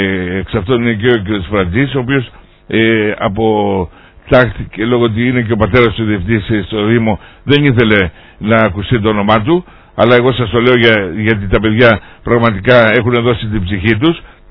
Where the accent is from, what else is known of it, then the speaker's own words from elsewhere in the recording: Ionian Islands, Greece; Λέω το καλό κομμάτι και προβάλλω την κεφαλονιά μας και αυτό το Άγιο Νησί